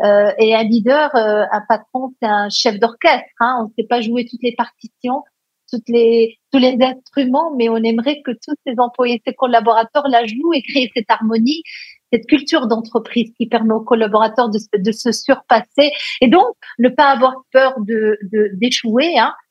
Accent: Morocco; je suis née au Maroc, donc j'ai suivi une scolarité très post-coloniale. Bien que je sois dyslexique, ben, j'ai grandi dans les deux langues, arabe et française

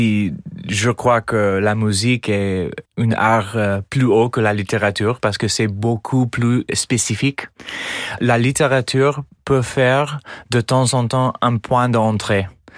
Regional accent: United States; accent: American; French is a second language; Il y a des problèmes chez nous aux États-Unis, dans d'autres pays, qui sont pas du tout difficiles ici.

